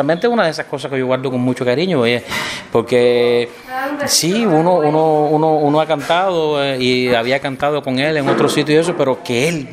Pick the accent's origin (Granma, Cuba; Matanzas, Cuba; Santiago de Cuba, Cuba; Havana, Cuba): Santiago de Cuba, Cuba; Yo soy también montañés, de las Lomas del Segundo Frente.